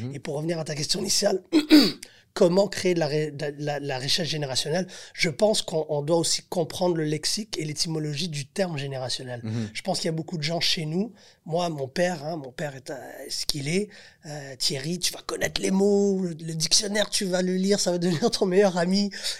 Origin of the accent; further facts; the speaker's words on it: Haiti; moi je suis haïtien.